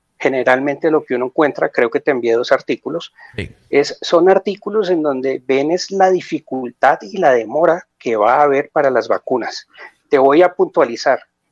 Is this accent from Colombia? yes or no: yes; Colombia; de Colombia, médico especialista en medicina familiar, medicina cardiovascular y cuidados paliativos.